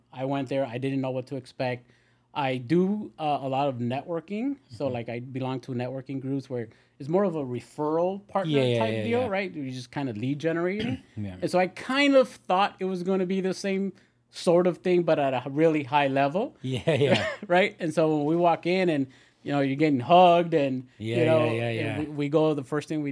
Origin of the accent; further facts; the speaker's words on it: Los Angeles, California, United States; I'm from the San Fernando Valley, born and raised in L.A., you know, kind of love my roots in, yeah, in the San Fernando Valley. It's hot, but I love it out there.